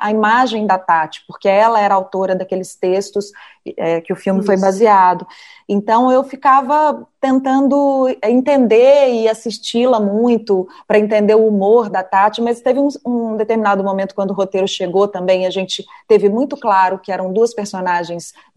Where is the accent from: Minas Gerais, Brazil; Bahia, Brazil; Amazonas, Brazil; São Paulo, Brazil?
Minas Gerais, Brazil; eu sou mineira